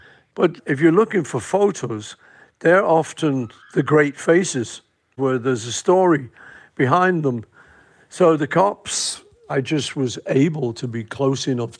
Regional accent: Liverpool, North West England, United Kingdom; We're kids from Liverpool. We wanted money, we wanted fame, we wanted to be great successes.

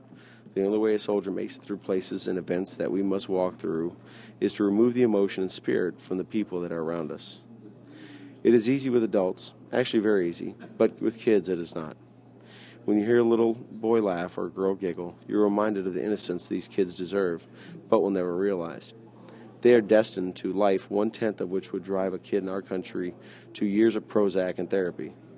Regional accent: Buffalo, New York, United States; I am from Buffalo, New York, and I serve as a first sergeant in the New York Army National Guard.

